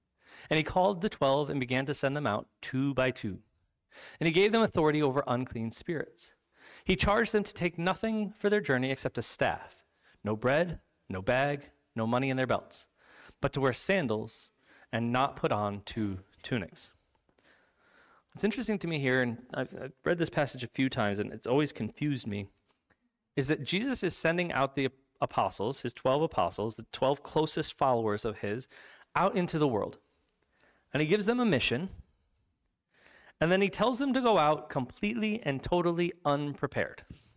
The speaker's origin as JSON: {"language": "English", "town": "Ithaca", "region": "New York", "country": "United States", "tie": "born or raised there", "said": "I mean, just growing up in Ithaca, growing up around Cornell University, I regularly was in rooms with people where I just realized almost instantaneously, not only am I not the smartest person in this room"}